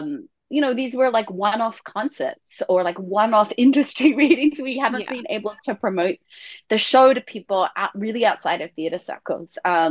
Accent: Sydney, New South Wales, Australia; growing up in Australia, in Sydney

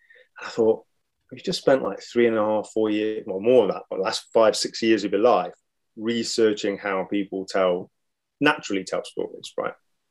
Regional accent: East Midlands, United Kingdom; Obviously, I grew up near Sherwood Forest.

